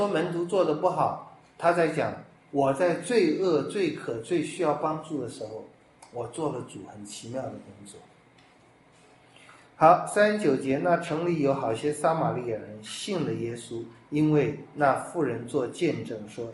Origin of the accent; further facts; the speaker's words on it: China; 我们中国人刚好也说了一句话跟这句话一样